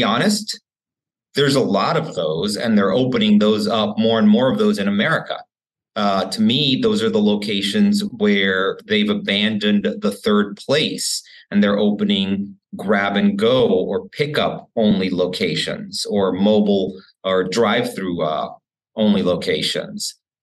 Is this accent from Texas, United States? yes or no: yes; Houston, Texas, United States; So it just makes me sad that in my hometown of Houston and many other cities around the country